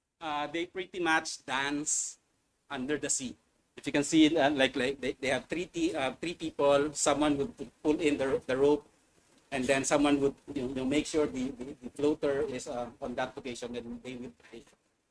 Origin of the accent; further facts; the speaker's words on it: Philippines; from the Philippines